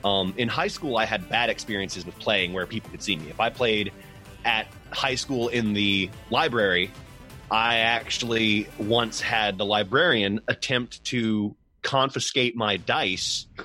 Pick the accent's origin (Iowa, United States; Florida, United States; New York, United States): Florida, United States; Starke; as opposed to out in the little quiet town that I grew up in Stark, with, you know, where it was a 30 or 45 minute drive away.